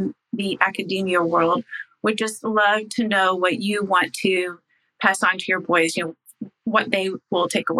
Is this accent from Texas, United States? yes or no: no; Irvine, California, United States; from Irvine, California.